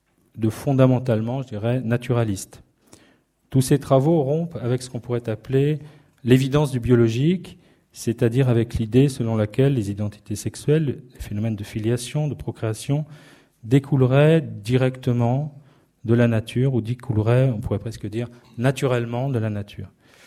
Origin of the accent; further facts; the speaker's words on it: France; à l'heure où vient d'être votée chez nous en France la loi sur le mariage pour tous